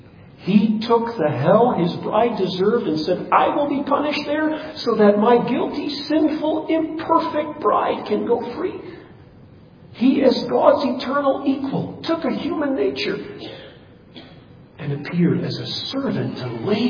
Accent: Nigeria; I grew up in Nigeria and Africa in the mission field.

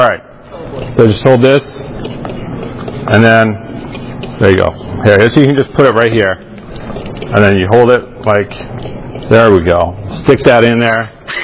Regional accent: United Kingdom; now in United States; although I've lost a lot of my accent from living here in America, I'm British deep down at heart, right?

